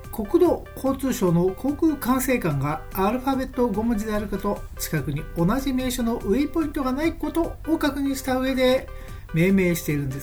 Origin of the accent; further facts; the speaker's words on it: Tokyo, Japan; 私もねほぼ埼玉県に近い東京人ですから